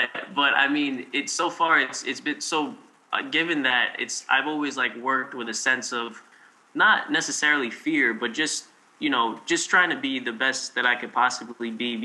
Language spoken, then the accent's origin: English; New York City, New York, United States; But I am born and raised in New York City.